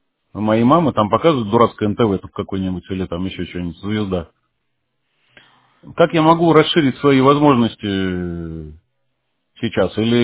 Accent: Tyumen, Tyumen Oblast, Russia; Я из Тюмени.

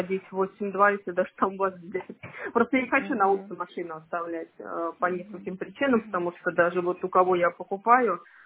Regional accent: Saratov, Saratov Oblast, Russia; в моем регионе, я из Саратова, не продается

